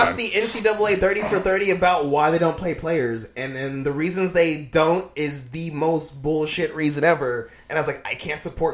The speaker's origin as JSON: {"language": "English", "region": "Kentucky", "country": "United States", "tie": "born there", "said": "I was born in Kentucky."}